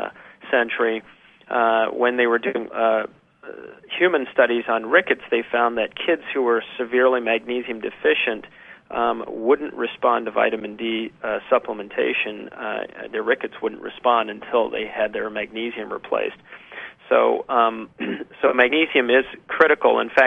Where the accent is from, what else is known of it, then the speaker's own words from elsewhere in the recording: Houston, Texas, United States; I just turned 50 this year, and I grew up in Houston, Texas, and so and I was on a swim team as a kid